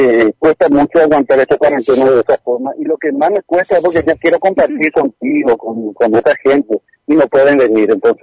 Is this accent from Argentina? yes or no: no; Paraguay; ideológicamente pensando, como paraguayo